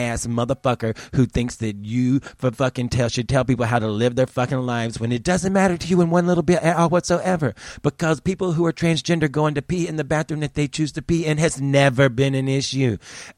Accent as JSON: {"language": "English", "country": "United States", "said": "I don't want anybody to know I'm American."}